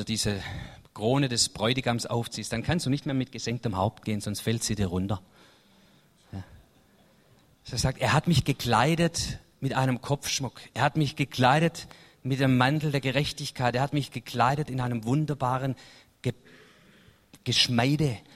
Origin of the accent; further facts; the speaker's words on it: Baden-Württemberg, Germany; Also wieder für mich als Schwabe schwierig